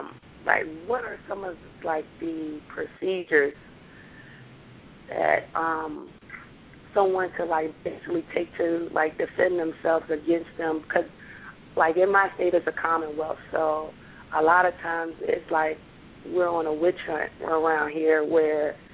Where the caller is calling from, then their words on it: Richmond, Virginia, United States; I'm calling from Richmond, Virginia.